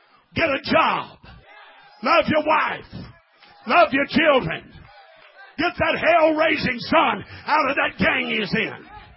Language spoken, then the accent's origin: English; Missouri, United States; You know, they used to ask on Camel X in St. Louis when I was raised in Missouri